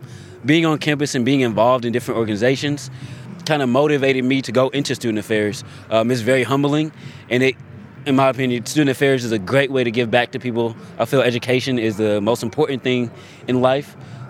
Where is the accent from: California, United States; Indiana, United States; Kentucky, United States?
Indiana, United States; Indianapolis; now in Muncie, United States; I'm from Indianapolis. So going back, I've witnessed the homeless population in Indianapolis itself growing.